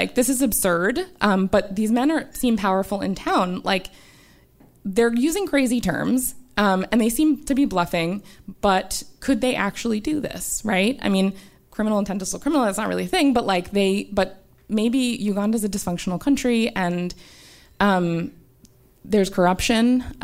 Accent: United States; as an American, it would never occur to me

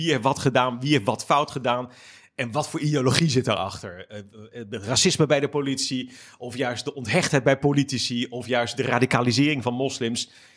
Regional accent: Capelle aan de IJssel, South Holland, Netherlands; Ik ben opgegroeid in Capelle aan de IJssel. Veel in die soort die randen van Rotterdam.

